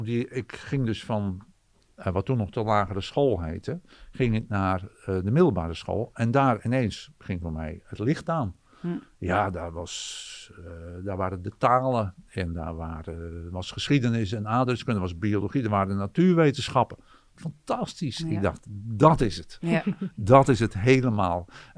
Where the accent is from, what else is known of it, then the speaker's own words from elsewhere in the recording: Ouddorp, South Holland, Netherlands; Ik ben opgegroeid in Oudorp, Goede Overflakkee. En ging dus naar Utrecht.